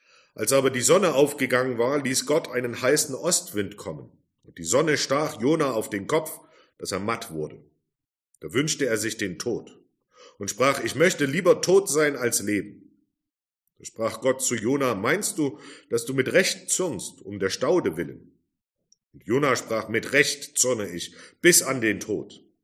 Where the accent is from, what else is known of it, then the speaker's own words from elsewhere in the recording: Germany; Gerade wir als Deutsche sind da sehr bekannt dafür.